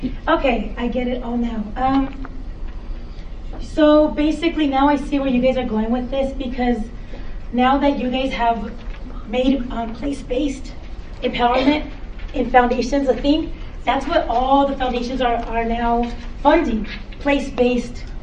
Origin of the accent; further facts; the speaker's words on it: Thermal, California, United States; I've been a third world victim in my own community when I grew up in Thermal.